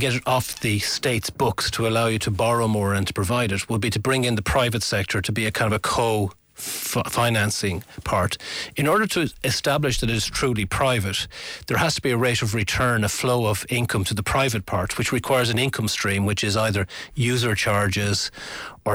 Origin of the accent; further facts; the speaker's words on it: Ireland; as Irish people, we may be looking at the chaos that is their leadership there.